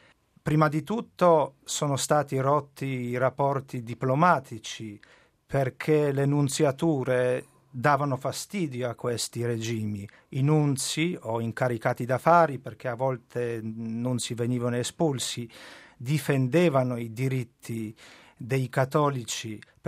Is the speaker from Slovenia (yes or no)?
no; Poland; Italian is a second language; Io sono troppo giovane per ricordare proprio questa persecuzione dura che è stata anche in Polonia, sono polacco.